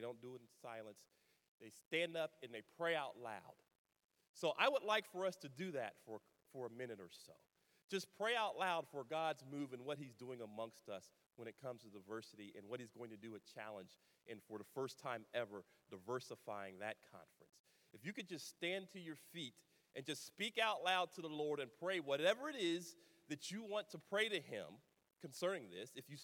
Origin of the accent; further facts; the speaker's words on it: Columbus, Ohio, United States; Columbus is a special city to me. It is my hometown. It is home of the Ohio State University.